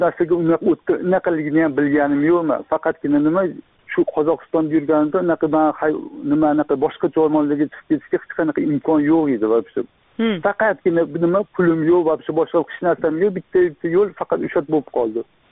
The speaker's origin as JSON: {"language": "Uzbek", "region": "Tashkent", "country": "Uzbekistan", "said": "toshkentlikman."}